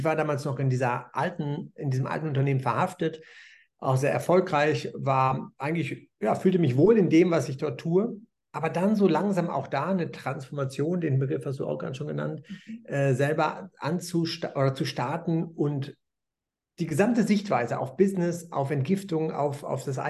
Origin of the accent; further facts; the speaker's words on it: North Rhine-Westphalia, Germany; born there; also born or lived in Ibiza, Spain; Ich bin Mitte 50, ich komme gebürtig aus Nordrhein-Westfalen.